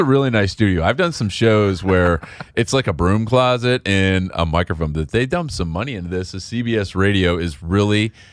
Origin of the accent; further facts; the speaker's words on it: Chicago, Illinois, United States; The coldest I've ever been. And I grew up in Chicago.